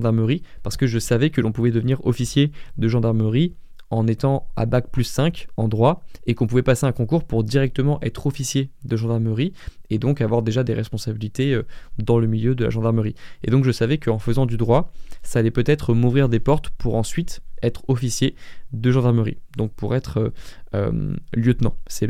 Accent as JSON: {"language": "French", "town": "Tahiti", "country": "French Polynesia", "tie": "born or raised there", "moved": "as an adult", "lives_now": "France", "said": "j'ai 17 ans et demi, c'est à Tahiti, hein, toujours, j'ai rejoint la France seulement en L2 lorsque je suis arrivé à l'université de Caen."}